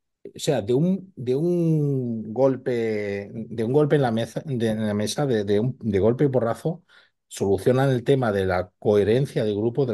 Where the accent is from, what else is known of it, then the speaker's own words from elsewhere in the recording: Spain; Nosotros que los dos somos españoles